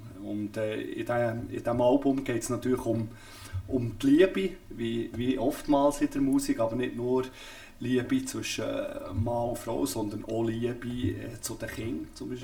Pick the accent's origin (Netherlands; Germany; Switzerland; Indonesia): Switzerland; Bern; also born or lived in Southern France; Und väterlicherseits sind wir eigentlich alle Südfranzosen. Ich bin auch in Südfrankreich geboren, aber in Bern aufgewachsen.